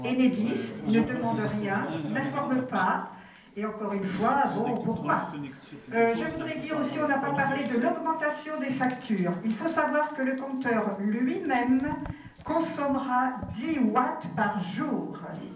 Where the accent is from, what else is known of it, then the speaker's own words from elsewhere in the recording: Montluçon, Auvergne-Rhône-Alpes, France; nous venons de Montluçon